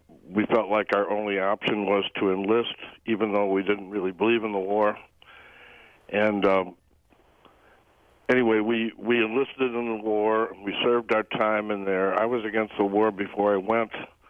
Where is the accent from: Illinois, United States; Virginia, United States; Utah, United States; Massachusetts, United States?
Illinois, United States; Chicago; my brother and I were poor kids growing up in Chicago